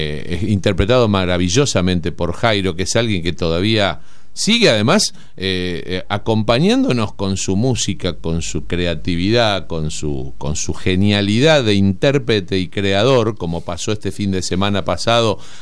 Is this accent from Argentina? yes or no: yes; Argentina; cuántas cosas que no estamos valorando como sociedad, como argentinos